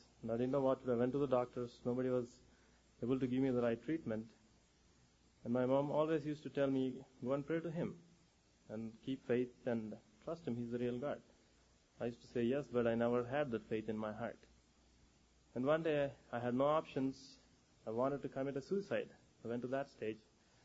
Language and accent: English; Guntur, Andhra Pradesh, India; born there; I come from a Christian family. I was born in South India. It's called Guntur. My grandparents are Christians, and my dad comes from a Christian family. My mom, she has a Hindu background.